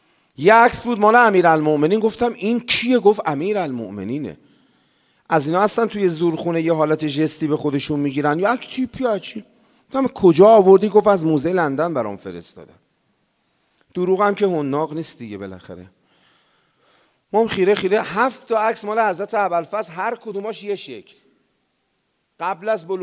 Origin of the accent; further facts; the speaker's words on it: Tehran, Tehran Province, Iran; born there; منم تو همین محله شتردارون به دنیا اومدم دیگه